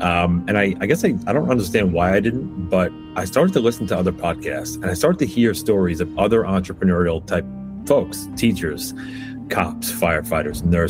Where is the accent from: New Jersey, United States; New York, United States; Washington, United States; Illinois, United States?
New York, United States; New York City; Yeah. So, Tony, listen, I'm from the New York City area.